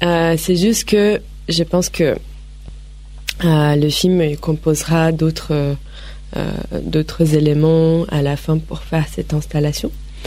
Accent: Brazil; now in France; moi je viens du Brésil, c'est un pays où il fait beaucoup de soleil. Et je viens en France, je vis en France maintenant

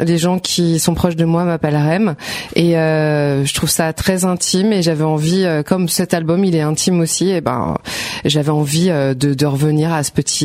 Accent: Île-de-France, France; À la base, je suis plutôt du 78.

